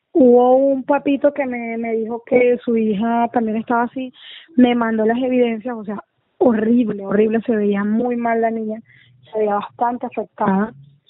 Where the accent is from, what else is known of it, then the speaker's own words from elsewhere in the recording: Gaira, Magdalena, Colombia; hemos ido muchas veces a esa playa porque somos de acá de Gaira.